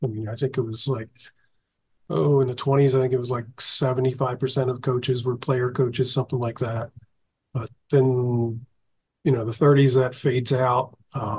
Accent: Atlantic City, New Jersey, United States; I'm from Atlantic City originally. I grew up in the 60s

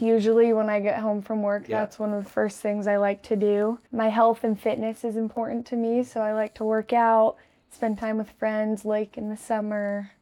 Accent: California, United States; also born or lived in Florida / Washington / Massachusetts; I was born in Florida. We lived on the west side of Washington for a bit, moved to Massachusetts. I grew up mainly in California.

